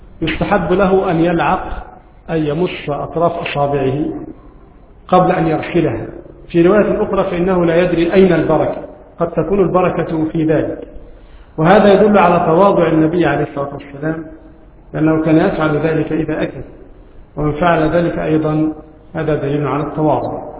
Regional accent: Egypt; لكن نحن عندنا في مصر لا نأكل لا الجراد ولا الضب ولا الخيول.

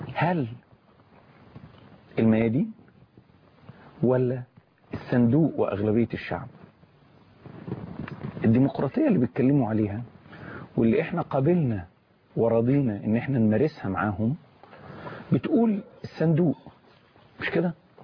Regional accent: Egypt

